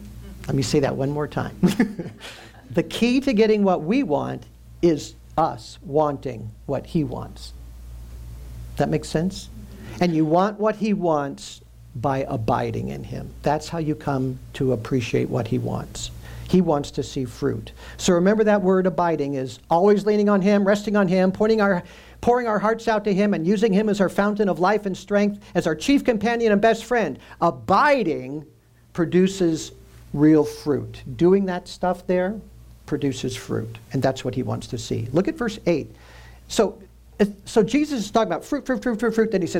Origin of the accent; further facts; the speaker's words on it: Lafayette, Indiana, United States; I grew up in Lafayette, Indiana. It was named after him, so we know all about the Marquis.